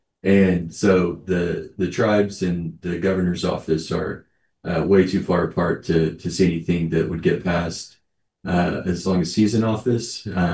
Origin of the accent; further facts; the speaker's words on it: Pawhuska, Oklahoma, United States; born and raised in Pawhuska, Oklahoma.